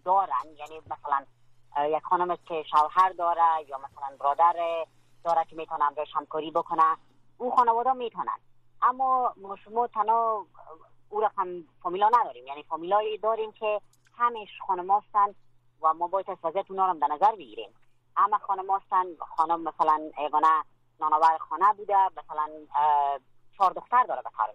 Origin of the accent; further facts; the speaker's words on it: Afghanistan; خود ما خانمای افغان که در داخل خود افغانستان هستیم، در بیرون از افغانستان هستیم